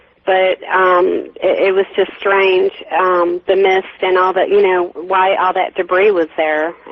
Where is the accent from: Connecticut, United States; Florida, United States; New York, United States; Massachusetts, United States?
Florida, United States; Destin; I'm from Destin.